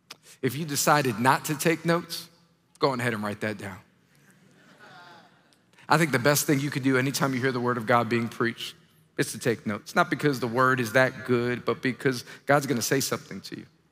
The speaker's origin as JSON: {"language": "English", "region": "New York", "country": "United States", "said": "I'm from New York, and I have a beautiful wife, two children, and I love Jesus."}